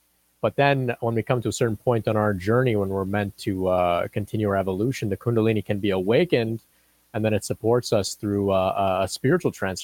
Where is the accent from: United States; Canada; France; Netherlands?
Canada; also born or lived in Pakistan; Yeah, so I'm originally from Pakistan. I immigrated to Canada with my family. I was only 1 year old, so essentially raised up here in Canada. We come from a small Catholic population in Pakistan. And so I was raised Catholic.